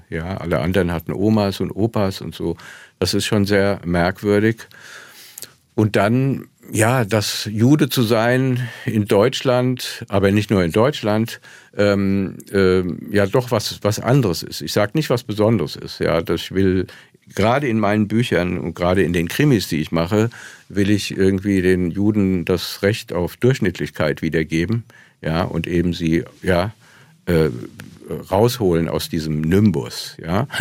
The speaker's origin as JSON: {"language": "German", "town": "Basel", "region": "Basel-Stadt", "country": "Switzerland", "tie": "born there", "said": "Ich bin in einem Internierungslager in Basel geboren. Meine Eltern waren jüdische Flüchtlinge, die es mit sehr viel Glück in die Schweiz geschafft hatten"}